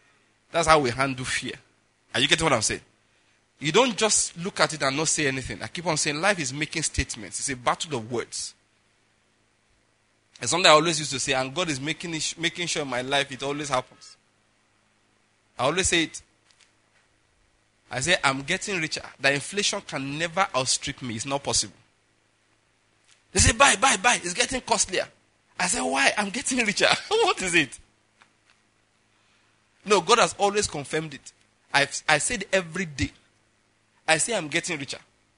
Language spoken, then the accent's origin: English; Owo, Ondo, Nigeria; now in Enugu, Nigeria; those days in my hometown in Owo, in Ondo State